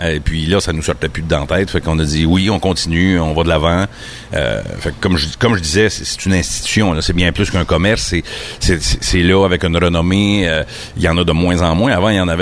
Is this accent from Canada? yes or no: yes; Saint-Côme, Quebec, Canada; T'sais, moi, je suis natif de Saint-Côme